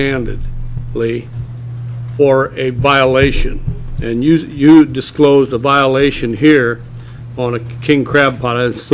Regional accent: Alaska, United States; First one, I'm from Cook Inlet area

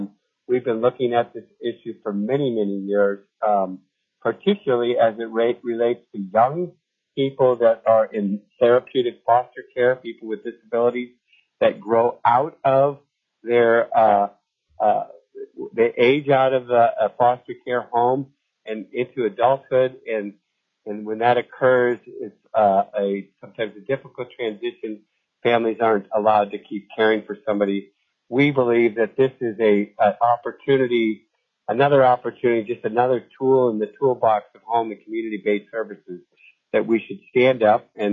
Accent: Homer, Alaska, United States; I'm from Homer, Alaska.

